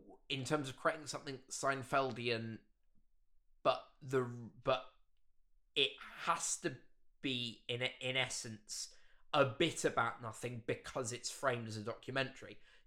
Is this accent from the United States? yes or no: no; United Kingdom; being British, I just wanted to just talk a little bit about whether we do think this trope is particularly prevalent in UK sitcoms